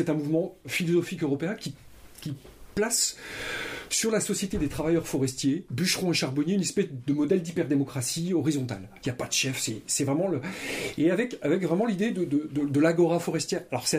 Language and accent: French; Bourgogne-Franche-Comté, France; Moi, j'ai passé mon enfance dans le Jura, pays de forêt, à la frontière suisse, à la campagne, dans mon village. Il y avait des arbres partout.